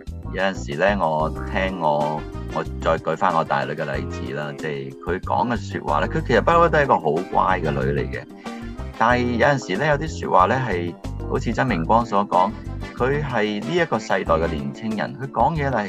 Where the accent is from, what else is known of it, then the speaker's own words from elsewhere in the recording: China; 当然啦，我哋中国人有好多好嘅嘢系值得留低嘅